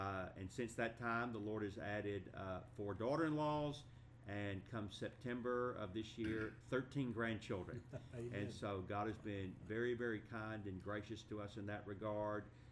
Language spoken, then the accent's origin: English; Atlanta, Georgia, United States; Originally, I grew up in Atlanta, Georgia, as did my wife.